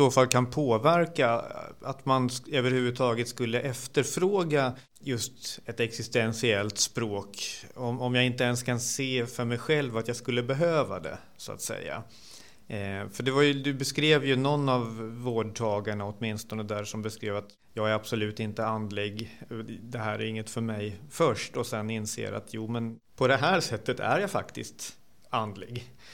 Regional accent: Sweden; För då blir ju liksom berättelsen om oss som svenskar, det är ju att vi ligger längst där uppe i hörnet

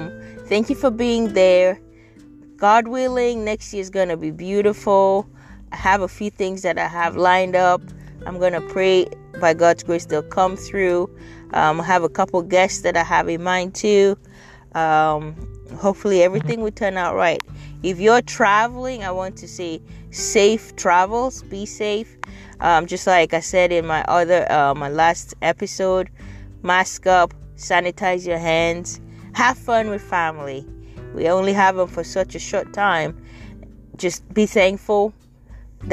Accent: Nigeria; now in United States; Growing up in Nigeria, we went to visit family, grandparents to be exact.

